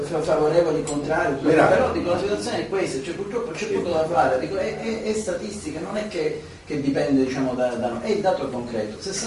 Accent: Palermo, Sicily, Italy; da italiani, e poi ci aggiungerei anche da siciliani e da palermitani

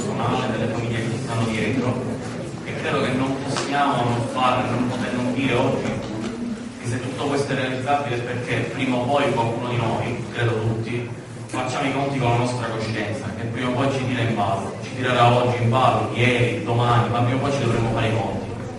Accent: Altofonte, Sicily, Italy; io vengo da Altofonte, quindi entro a San Giuseppe Iato

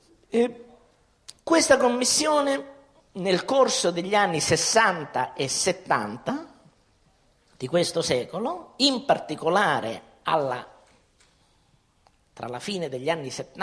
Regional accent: Catania, Sicily, Italy; io sono di Catania

